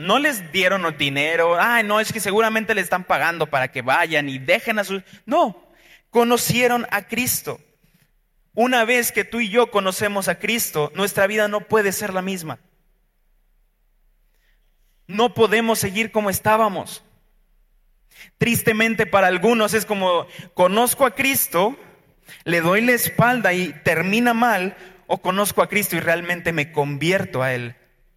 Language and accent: Spanish; Guanajuato, Mexico; Y yo soy de Guanajuato, entonces fui a visitar a mi familia.